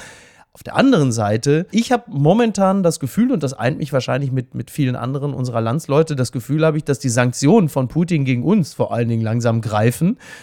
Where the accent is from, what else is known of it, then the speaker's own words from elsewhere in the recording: Henrichenburg, North Rhine-Westphalia, Germany; bei mir in meiner Hausbank in Henrichenburg, wo ich herkomme, auf meinem Dorf